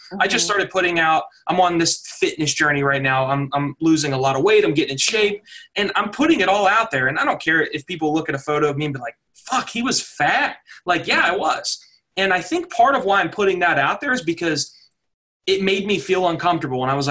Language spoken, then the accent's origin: English; West Virginia, United States; accent: thick country accent; I'm from West Virginia. A lot of people from here, very thick country accents. I was always very self-conscious of that. I don't have it anymore because I've kind of erased it.